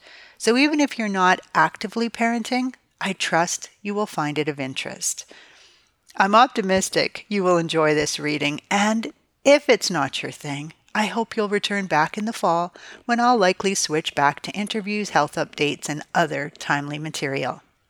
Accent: Manitoba, Canada; moved away as an adult; now in Atlanta, United States; last fall I moved from Manitoba, Canada to Atlanta, Georgia. A big change, to say the least. Since my adult kids, my aging parents, my sisters and their families, along with so many incredible friends still live there

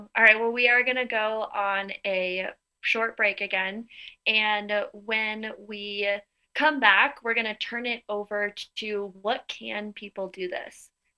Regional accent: United States; we can broaden it out to other countries, but we are both American.

